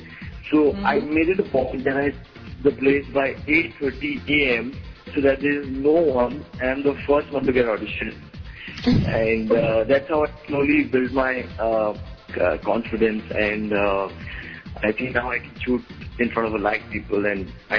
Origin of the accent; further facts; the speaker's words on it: Delhi, India; now in Mumbai, India; Actually, I'm from Delhi, so I came to Bombay and started auditioning for a lot of advertisements and other things.